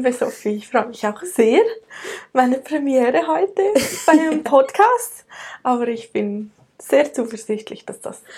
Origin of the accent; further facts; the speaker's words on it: Switzerland; Also, wie gesagt … aus der Schweiz. Ich bin in den Bergen aufgewachsen und fühle mich dadurch sehr verbunden mit Bergen.